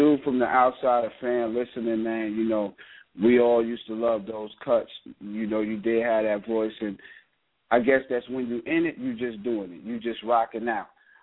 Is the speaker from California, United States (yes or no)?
no; New York, United States; I grew up in New York. At a point when New York had it, it was great.